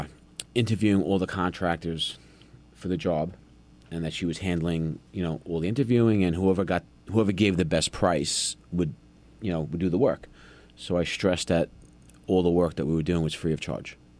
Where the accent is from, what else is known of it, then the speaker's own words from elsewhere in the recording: Long Island, New York, United States; saying that I'm a contractor from Long Island